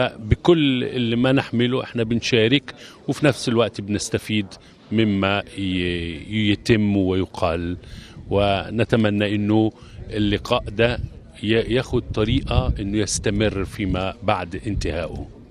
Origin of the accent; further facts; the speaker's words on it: Egypt; إحنا كمصريين جايين بكل ما نحمل من حضارة مصرية وتقليد مسيحي من الجيل الأول